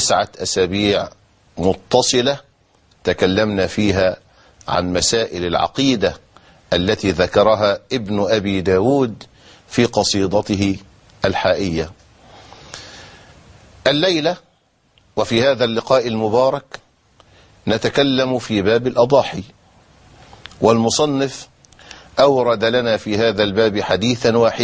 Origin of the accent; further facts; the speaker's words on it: Egypt; accent: Egyptian colloquial Arabic; ونحن أحيانا في لهجتنا العامية المصرية نقول ضحية ضحية